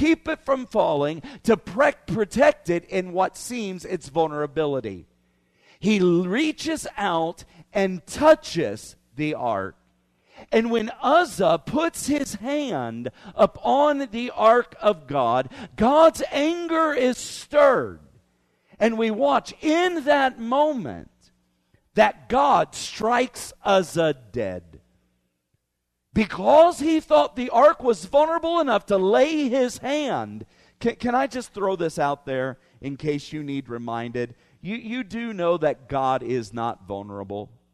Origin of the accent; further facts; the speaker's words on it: Appalachia, United States; I told you, I'm Appalachian. I'm about as hillbilly as you can get.